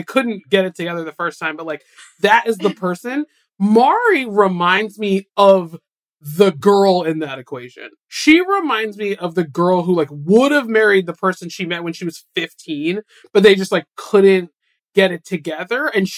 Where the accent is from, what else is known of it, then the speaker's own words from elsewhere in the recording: New England, United States; I'm from New England, and Ben reminds me of, like, white dudes I know from New England and white dudes I know from Massachusetts